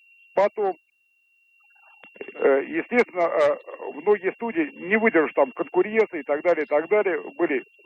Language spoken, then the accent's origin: Russian; Moscow, Russia; я москвич